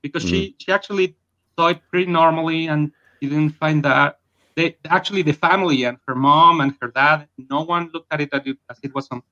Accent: Mexico; I'm from Mexico.

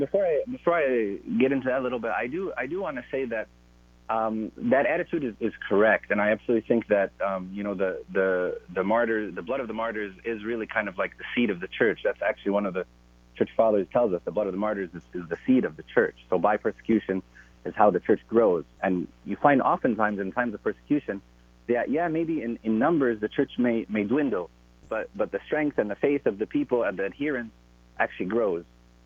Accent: Chicago, Illinois, United States; born there; Yeah, I am. I was born in Chicago.

